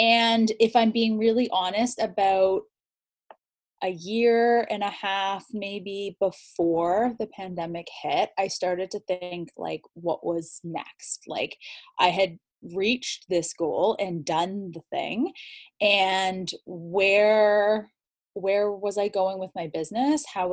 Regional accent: Toronto, Ontario, Canada; And so I'm from Toronto

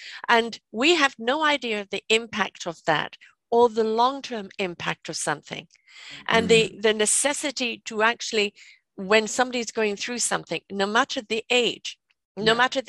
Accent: United Kingdom; I'm British

